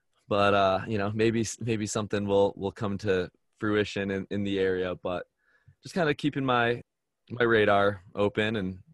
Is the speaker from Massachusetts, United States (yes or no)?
yes; Massachusetts, United States; moved away as an adult; now in Park City, United States; So when I moved west from Massachusetts, I had never been further north than New York.